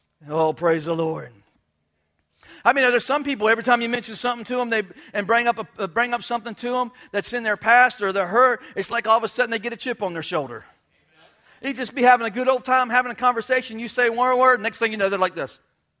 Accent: New York, United States; I'm a Yankee. I'm a rebel. I'm from New York. I'm from New York.

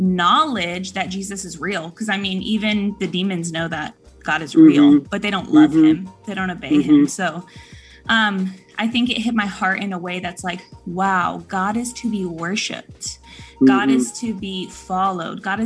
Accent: Houston, Texas, United States; So I grew up in Houston. So I mean, every other radio station is hip hop, R&B, rap.

